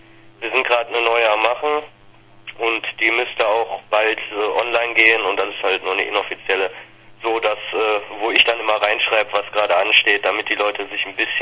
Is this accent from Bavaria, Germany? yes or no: no; Wesel, North Rhine-Westphalia, Germany; Aber ich komme zum Beispiel aus Wesel.